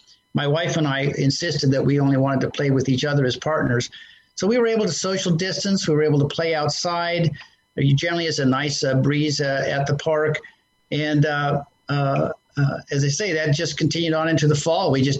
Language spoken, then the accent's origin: English; Alaska, United States; And, you know, I grew up in Alaska, and we would go skiing and do all kinds of winter sports.